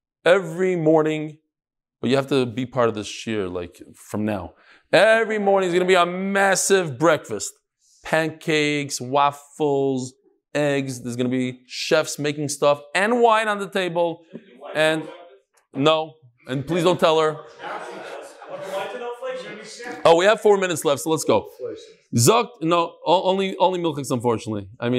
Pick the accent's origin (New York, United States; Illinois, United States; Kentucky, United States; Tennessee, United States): New York, United States; Bagels and lox. That's what we do. That's what I'm from New York.